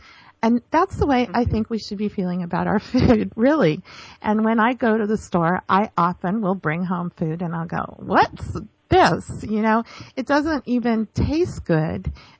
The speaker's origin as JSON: {"language": "English", "town": "Oakland", "region": "California", "country": "United States", "tie": "born there", "said": "I used to live in the San Francisco Bay Area. I was born in Oakland, California, and I've spent a lot of time there."}